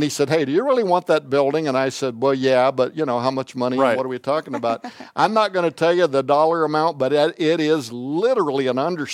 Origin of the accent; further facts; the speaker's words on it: United States; Look, I'm an American. I don't even want to talk about politics, right? I'm an American. I'm a patriot.